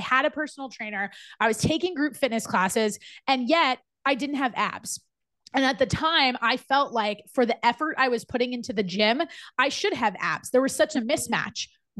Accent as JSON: {"language": "English", "region": "New Jersey", "country": "United States", "lives_now": "Charlotte, United States", "said": "I was living in Charlotte, North Carolina. I'm from Jersey, and I was trying to meet new people."}